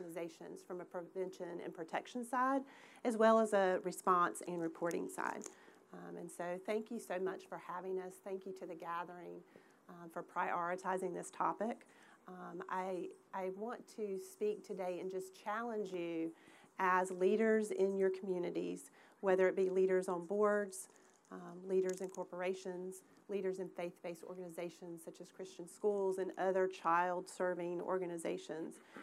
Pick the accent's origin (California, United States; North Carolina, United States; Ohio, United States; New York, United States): North Carolina, United States; Raleigh; I'm from Raleigh, North Carolina, where I practice law.